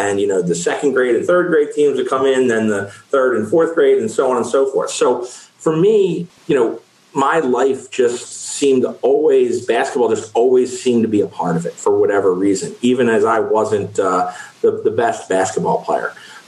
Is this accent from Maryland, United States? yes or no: no; Westchester, New York, United States; I mean, I grew up in Westchester, played most sports, didn't play football.